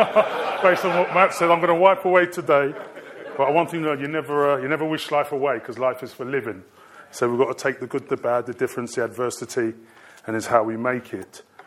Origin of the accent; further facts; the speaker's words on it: London, United Kingdom; I'm a young man from, family comes from Jamaica, Jamaican parentage. And I grew up in Lewisham, southeast London, which was a fantastic place to grow up. And we lived around Lewisham, Woolwich, Thamesmead, Plumstead, Abbeywood, Brixton